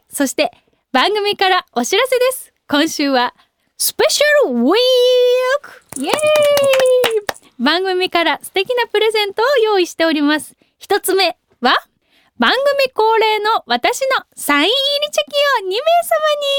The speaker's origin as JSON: {"language": "Japanese", "region": "Kansai", "country": "Japan", "said": "私関西人なので、もうユニバはもう本当に年パスも持ってたし、お家、小学生の時学校終わってから友達とかみんなで行ったりとかしてました。"}